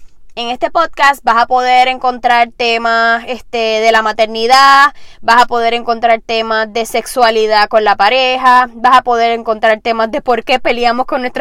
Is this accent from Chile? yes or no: no; Puerto Rico; now in Orlando, United States; En estos momentos vivo en Orlando, Florida, pero soy puertorriqueña con mucho orgullo.